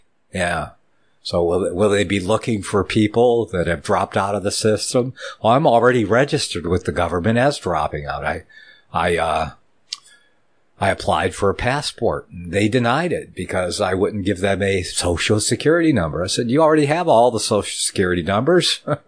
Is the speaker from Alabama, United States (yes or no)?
no; Ann Arbor, Michigan, United States; born or raised there